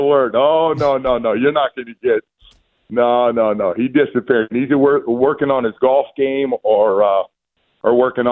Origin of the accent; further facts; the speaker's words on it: West Coast, United States; I was like, all right, I'm from the West Coast